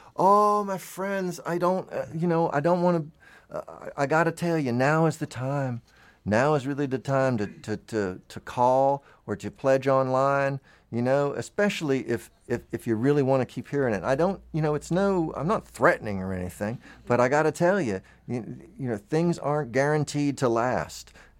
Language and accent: English; Tallahassee, Florida, United States; now in Lexington, United States; I am from Tallahassee, Florida. I live in Lexington, Kentucky.